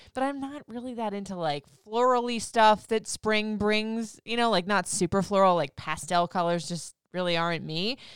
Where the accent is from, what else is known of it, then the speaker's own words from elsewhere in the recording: Florida, United States; Now, I grew up in Florida. I've bounced around the country everywhere